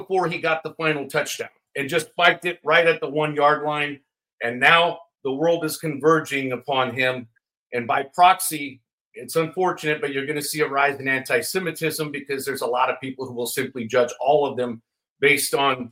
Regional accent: California, United States; I'm from Cali.

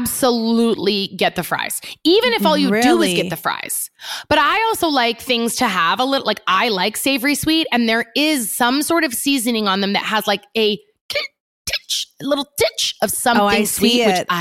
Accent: Oregon, United States; I mean, I know them as JoJo's, but I'm also from Oregon, so I don't know.

